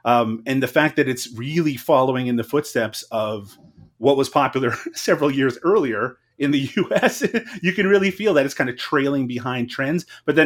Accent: Canada; But what am I going to do? I'm Canadian.

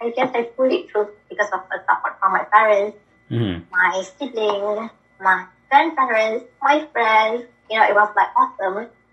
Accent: Malaysia; from Malaysia.

